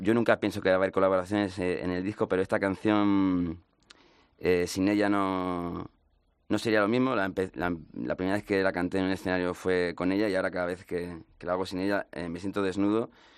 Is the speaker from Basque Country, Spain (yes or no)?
no; Valladolid, Castile and León, Spain; now in Madrid, Spain; los chicos que venimos de provincias, como yo, que soy de Valladolid, y vinimos con nuestra pequeña maleta de cartón llena de sueños, buscando ese Madrid mítico